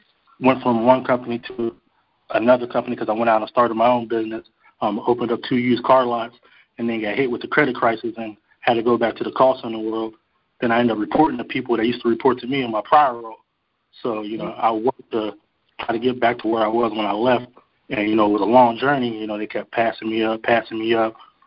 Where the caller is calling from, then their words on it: Pennsylvania, United States; from Pennsylvania.